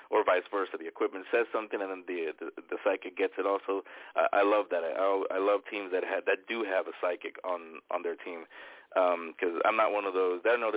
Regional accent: San Francisco, California, United States; It was in my home that I grew up in San Francisco. I call it the Haunted Mansion because it was at the end.

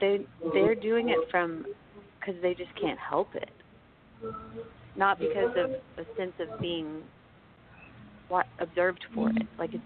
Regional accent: Houston, Texas, United States; now in Austin, United States; Because, you know, I grew up in Houston, and I love being in the Austin music community.

